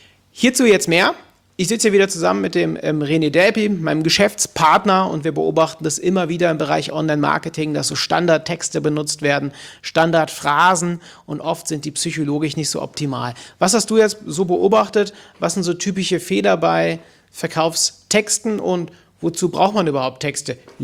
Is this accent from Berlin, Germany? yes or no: no; Cologne, North Rhine-Westphalia, Germany; bei uns in Köln